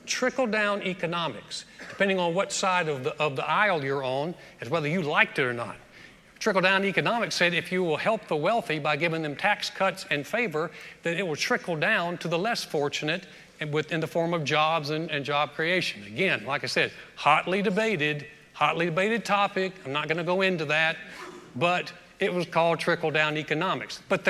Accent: the South, United States; We're from the South. That's what we do.

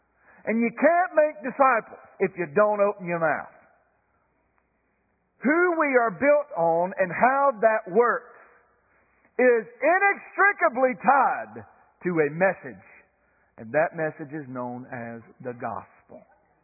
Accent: North Carolina, United States; Now, again, I went to Kings Mountain. I'm from Cleveland County.

